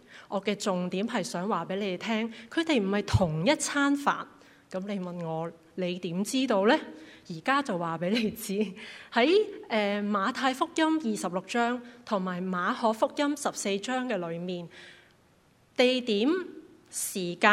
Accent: China; 特别我们中国人、我们很喜欢呢就找我们熟悉的朋友一起吃饭

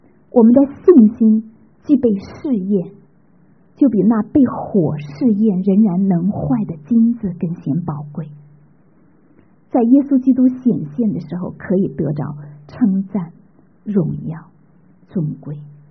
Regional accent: China; 我们中国人读哲学可能都读过尼采

